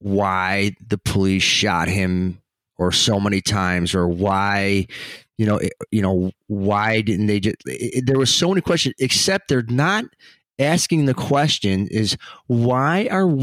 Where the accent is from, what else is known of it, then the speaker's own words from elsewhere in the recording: Chicago, Illinois, United States; Well, I mean, I grew up in Chicago. I mean, I grew up there.